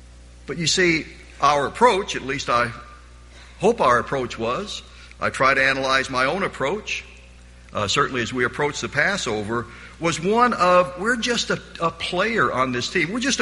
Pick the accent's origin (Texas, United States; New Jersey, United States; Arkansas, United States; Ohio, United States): Arkansas, United States; These small schools, and certainly where I grew up in Arkansas, the high school basketball coach is also the high school baseball coach.